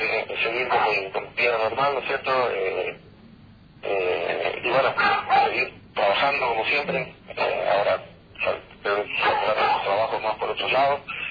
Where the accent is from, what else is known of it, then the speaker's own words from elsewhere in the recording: Uruguay; Sí, soy de Uruguay.